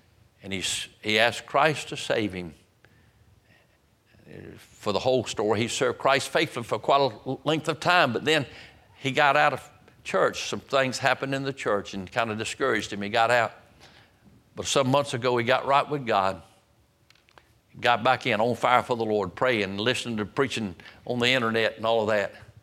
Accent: Roanoke Rapids, North Carolina, United States; But I was preaching in Lakeview Park Baptist Church in my hometown, Roanoke Rapids.

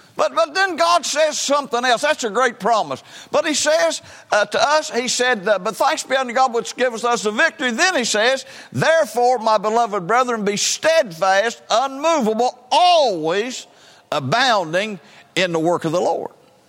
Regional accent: West Virginia, United States; born there; I was born in West Virginia.

